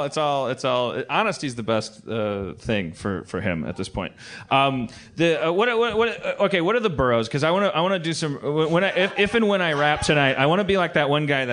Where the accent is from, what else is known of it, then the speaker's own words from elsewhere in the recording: Wisconsin, United States; also born or lived in Los Angeles; I'm from Wisconsin and then I lived in Los Angeles, so I don't understand the whole New Jersey like thing